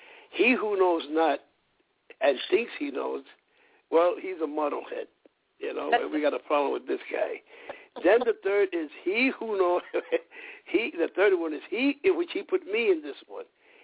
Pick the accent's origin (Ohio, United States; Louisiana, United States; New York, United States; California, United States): New York, United States; New York City; Oh, I was raised in the Bronx.